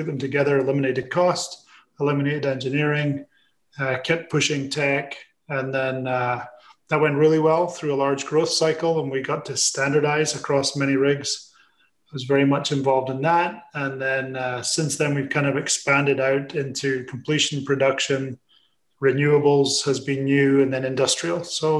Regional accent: Scotland, United Kingdom; I am Scottish, which, you know, is hard to tell if someone who's Scottish is listening

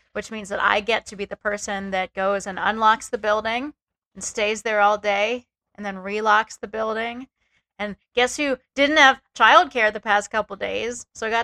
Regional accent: Pittsburgh, Pennsylvania, United States; I'm from Pittsburgh. Contractually, I have to hate West Virginia

